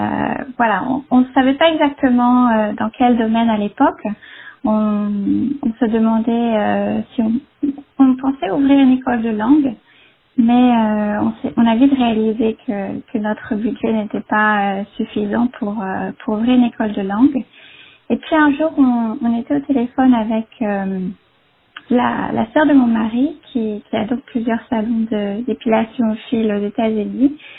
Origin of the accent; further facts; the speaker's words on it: Brittany, France; je viens de Bretagne et mon rêve, c'était d'apprendre l'anglais, de voyager.